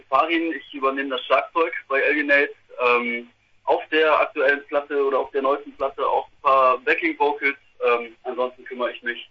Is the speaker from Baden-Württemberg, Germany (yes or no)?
no; Münster, North Rhine-Westphalia, Germany; wir kommen aus Münster in Westfalen. Kommen ja auch ungefähr alle so irgendwie aus der Ecke. Sind hier Flügge geworden, so sagt man bei uns.